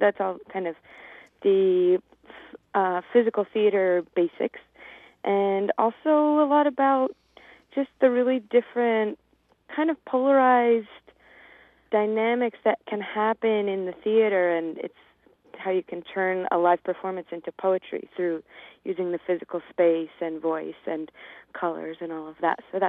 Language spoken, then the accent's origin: English; Chatham, New York, United States; I'm from Chatham, New York, which is a small town.